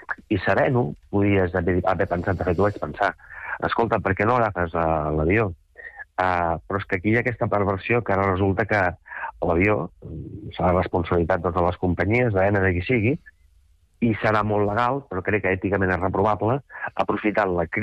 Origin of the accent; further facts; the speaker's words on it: Sant Sadurní d'Anoia, Catalonia, Spain; Jo soc també de Sant Sadurní d'Anoia, com ho vam entrevistar a l'Arnau Alcalde